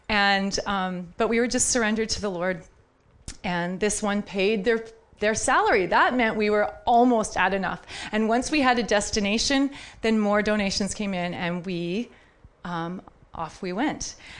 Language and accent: English; Saskatchewan, Canada; We're from Saskatchewan. Wheat's a big deal in Saskatchewan.